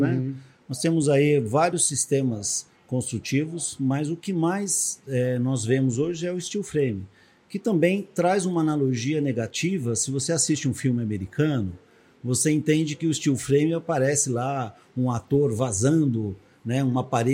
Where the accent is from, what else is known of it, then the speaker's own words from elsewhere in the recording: Jacareí, São Paulo, Brazil; born there; Aliás, eu sou nascido na cidade de Jacareí, no Vale do Paraíba.